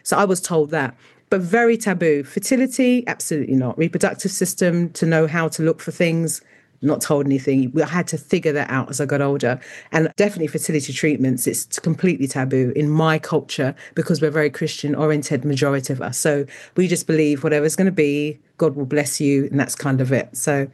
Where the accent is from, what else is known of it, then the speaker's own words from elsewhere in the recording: London, United Kingdom; I'm born and bred in London. Okay. So city. And my family, my ethnic origin is from Jamaica. So my grandparents were born over there and my parents were born here. So I'm third generation Caribbean.